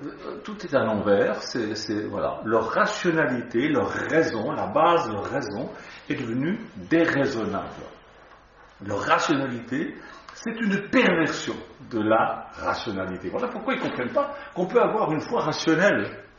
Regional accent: Switzerland; Chez nous, en Suisse, on a beaucoup de dénominations chrétiennes.

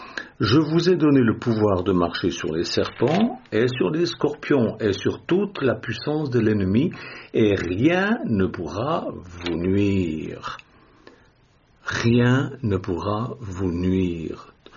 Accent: Switzerland; moi je suis suisse, mais les djinns ne font jamais de mal aux Suisses ni aux Français.

